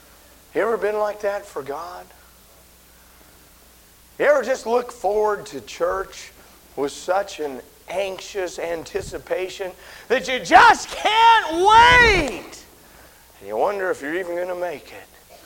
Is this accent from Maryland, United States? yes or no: no; Jackpot, Nevada, United States; I told you yesterday where I grew up in Jackpot, Nevada. It's right on the Idaho border. Our town was a mile high. We're up in the mountains.